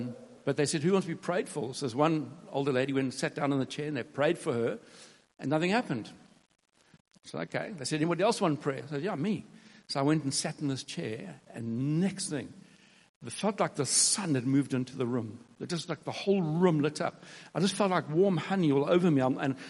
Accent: Durban, KwaZulu-Natal, South Africa; I was transferred from Durban, where I was born and grew up, to a place called Pretoria.

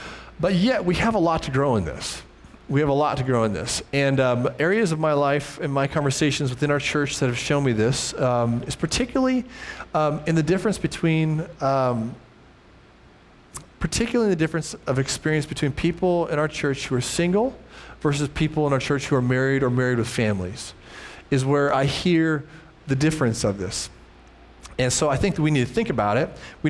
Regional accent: United States; being American and all, I walk in and I'm just so struck immediately by what I see

